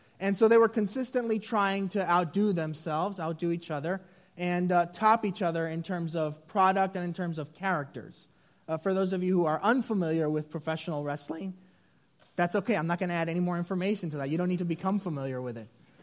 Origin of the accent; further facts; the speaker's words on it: Puerto Rico; moved away; especially as someone who is from a warmer climate. I grew up in Puerto Rico